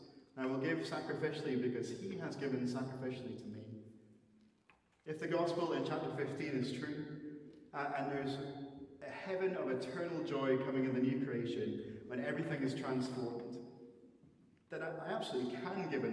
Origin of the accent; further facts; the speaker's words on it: Scotland, United Kingdom; Now, we live in a very evasive, maybe shy culture about money, and not just because we're British or Scottish in general